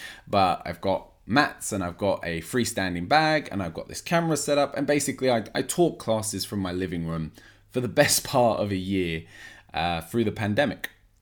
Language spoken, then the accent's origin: English; England, United Kingdom; I'm from England. … It's a Turkish name